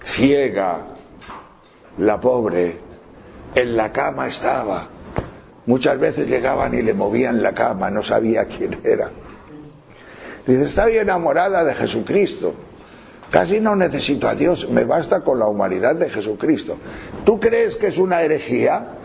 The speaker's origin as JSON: {"language": "Spanish", "town": "León", "region": "Castile and León", "country": "Spain", "said": "Yo soy de tierra de pastores, yo soy de León, tierra de trashumancia y de pastores, de miles de ovejas, y toda mi familia ha sido de esa cultura."}